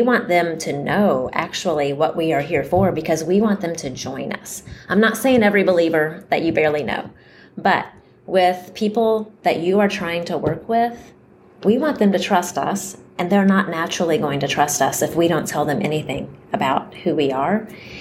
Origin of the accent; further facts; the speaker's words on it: United States; There's nothing wrong with me as an American living here